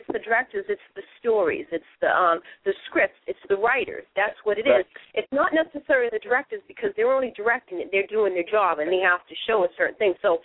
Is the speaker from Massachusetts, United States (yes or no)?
yes; Boston, Massachusetts, United States; But it does show that where I'm from Boston, and it's like that's why I want to keep it.